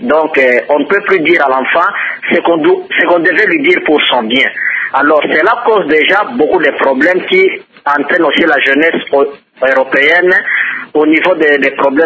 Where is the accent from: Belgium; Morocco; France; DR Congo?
DR Congo; chez nous en République démocratique du Congo